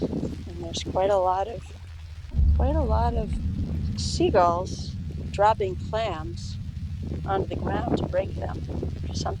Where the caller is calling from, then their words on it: New England, United States; I'm calling in from a beach in New England.